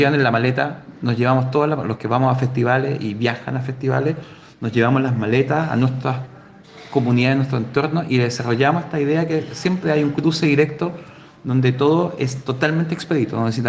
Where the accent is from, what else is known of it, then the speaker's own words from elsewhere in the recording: Chile; de cómo somos los chilenos también, los chilenos, latinoamericanos, que decimos una cosa, pero estamos entendiendo otra